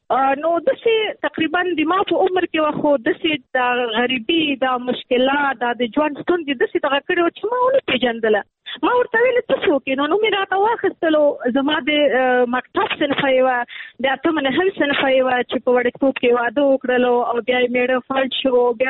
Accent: Nangarhar, Afghanistan; زه د ننګرهار یم

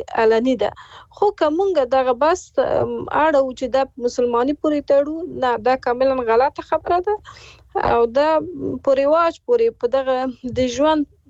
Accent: Afghanistan; زه په افغانستان کې پیدا شوی او لوی شوی یم،

